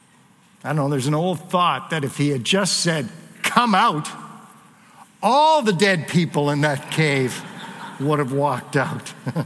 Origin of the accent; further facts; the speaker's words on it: Canada; I'm from Canada. We don't want to see snow.